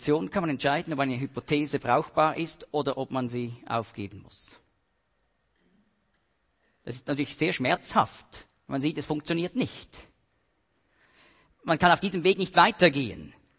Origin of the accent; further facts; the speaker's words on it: Switzerland; Also ich bin mir als Schweizer bewusst, dass es wunderbare Berge in Deutschland gibt.